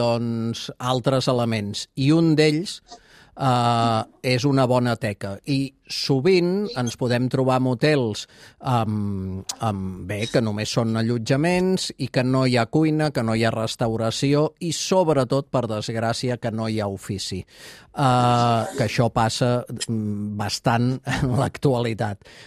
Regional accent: Terrassa, Catalonia, Spain; jo sóc de Terrassa

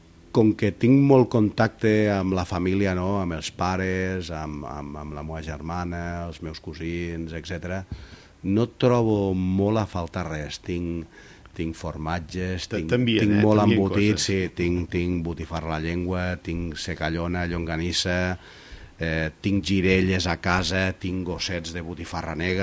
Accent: Tremp, Catalonia, Spain; accent: Catalan; en anglès tinc un accent català terrible.

